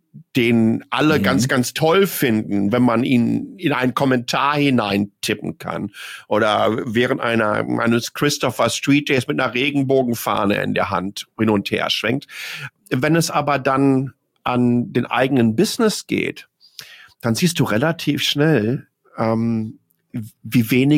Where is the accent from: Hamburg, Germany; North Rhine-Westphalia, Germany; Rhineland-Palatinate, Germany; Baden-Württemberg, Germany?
North Rhine-Westphalia, Germany; aus meiner Heimat, aus dem Ruhrgebiet